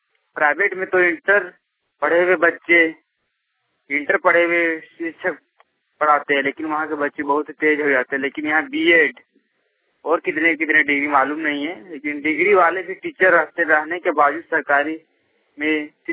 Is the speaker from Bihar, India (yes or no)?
no; Jharkhand, India; मैं बोकारो जिला का हूँ, मेरा चंद्रपुरा प्रखंड का रहने वाला हूँ।